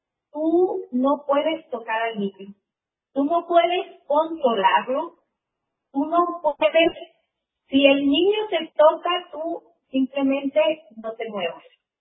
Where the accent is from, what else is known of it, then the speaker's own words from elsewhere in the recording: Mexico; nosotros como mexicanos tenemos un contacto muy directo con los maestros.